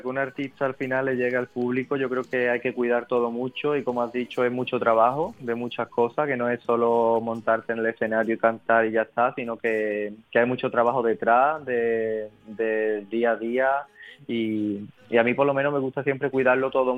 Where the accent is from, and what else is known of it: Lebrija, Andalusia, Spain; born or raised there